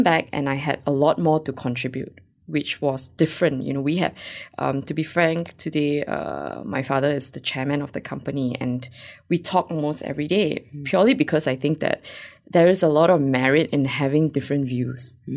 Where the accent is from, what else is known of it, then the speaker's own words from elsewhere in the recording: Malaysia; I'm Asian and I'm Malaysian, so why not come home?